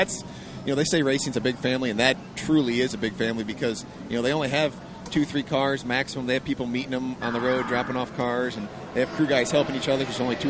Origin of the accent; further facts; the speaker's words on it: Ohio, United States; But actually, I grew up in Ohio